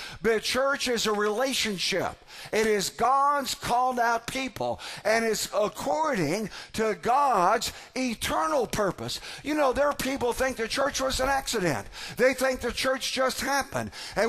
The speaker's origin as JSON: {"language": "English", "region": "Indiana", "country": "United States", "tie": "born or raised there", "said": "I don't think I've seen this much snow since I was a kid growing up in Indiana."}